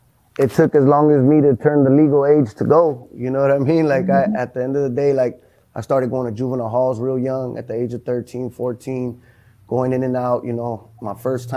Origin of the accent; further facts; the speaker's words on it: Los Angeles, California, United States; I'm from Los Angeles, Florence District, South Los Angeles, basically.